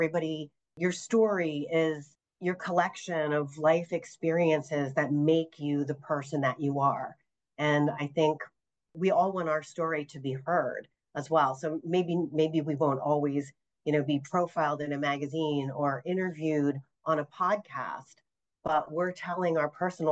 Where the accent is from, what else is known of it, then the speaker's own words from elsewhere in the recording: Coopersburg, Pennsylvania, United States; And I'm a lifelong resident of the Lehigh Valley. I grew up in Coopersburg. I raised my family here.